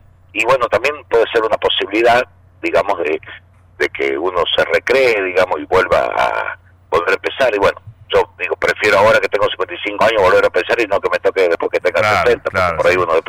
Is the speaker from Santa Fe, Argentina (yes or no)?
no; Córdoba, Argentina; Yo soy oriundo de Córdoba, de capital, Córdoba.